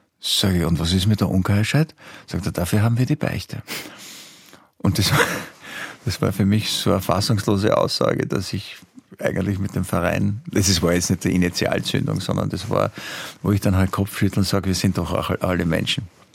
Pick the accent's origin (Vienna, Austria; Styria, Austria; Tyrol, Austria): Vienna, Austria; Bin als Wiener auch sehr bequem.